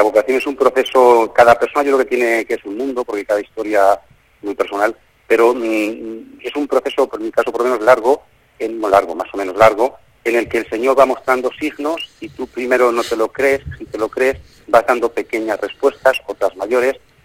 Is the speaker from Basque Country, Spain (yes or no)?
no; Urda, Castilla-La Mancha, Spain; yo, por ejemplo, pues soy de Urda, y es verdad que lo soy